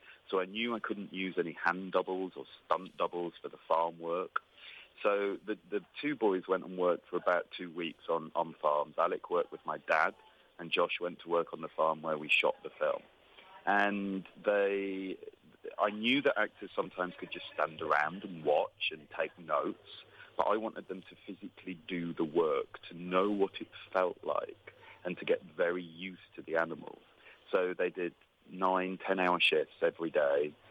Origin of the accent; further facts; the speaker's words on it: Yorkshire and the Humber, United Kingdom; moved away as an adult; I grew up on the Pennine Hills, which are this kind of range of large hills in West Yorkshire, very isolated, very rural community. My dad is still a sheep farmer there on those hills. I now live back up there.